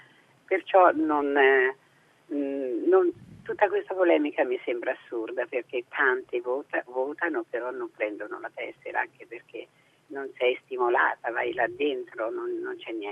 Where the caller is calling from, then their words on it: Rome, Lazio, Italy; siamo da Roma.